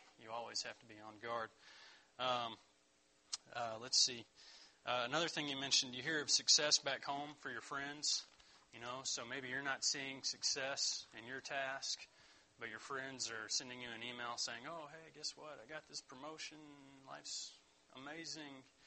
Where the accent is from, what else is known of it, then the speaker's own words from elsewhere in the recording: West Virginia, United States; born there; I was born in West Virginia.